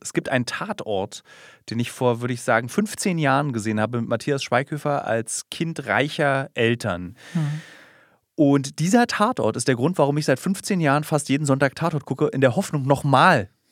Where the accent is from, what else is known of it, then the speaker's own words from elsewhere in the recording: East Germany, Germany; dass wir beide aus dem Osten sind.